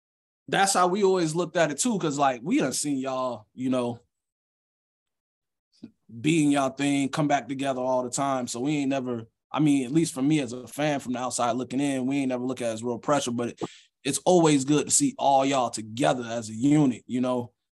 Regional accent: Jacksonville, Florida, United States; I'm from Jacksonville, so like, to see y'all working with artists from the south was always a big thing

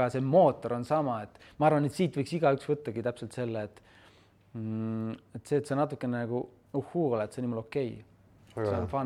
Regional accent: Rapla, Rapla County, Estonia; Ma olen Raplas pärit

